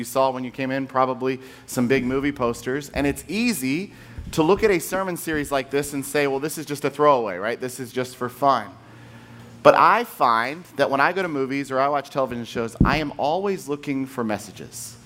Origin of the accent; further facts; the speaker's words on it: Culpeper, Virginia, United States; And as much as I grew up in Culpeper, Virginia, and as much as I liked to razz on Culpeper, it was beautiful to be home.